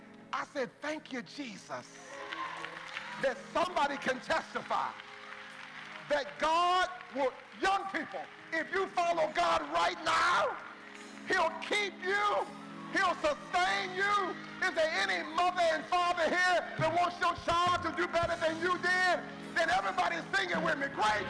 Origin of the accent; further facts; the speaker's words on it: Longwood, Florida, United States; I'm from Longwood. I'm proud of it, man. I'm from Longwood.